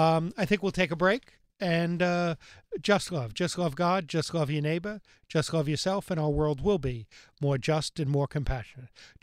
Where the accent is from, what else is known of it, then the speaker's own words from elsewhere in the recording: New York, United States; And I know I'm a New Yorker, but we kind of sneak over the border to Connecticut